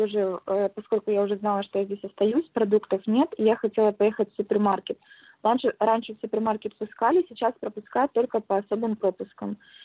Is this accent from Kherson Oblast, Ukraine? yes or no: yes; Kherson, Kherson Oblast, Ukraine; moved away as an adult; now in China; я из Украины, город Херсон. В Китай приехала 2 года назад, в город Бэйхай, это юг Китая.